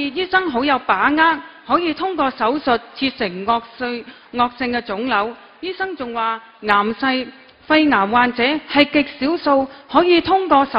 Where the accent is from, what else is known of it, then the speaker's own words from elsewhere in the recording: Macau; 大家好，我是来自澳门的同修